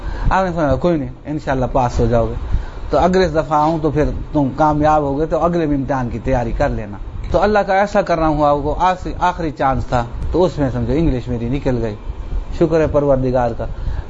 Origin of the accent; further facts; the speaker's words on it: Punjab, Pakistan; ہم چولستان کے رہنے والے ہیں, میں میٹرک پاس تھا صرف, اور پھر اپنے گاؤں میں ہی پرائمری ٹیچر ان ٹرین لگ گئے.